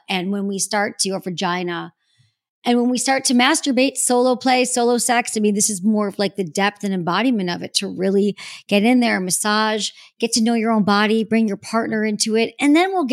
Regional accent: Michigan, United States; I always think about like growing up in Michigan, right?

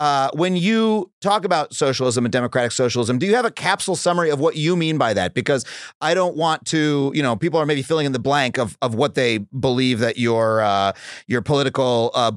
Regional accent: New York, United States; where I grew up on Long Island versus Brownsville, Brooklyn

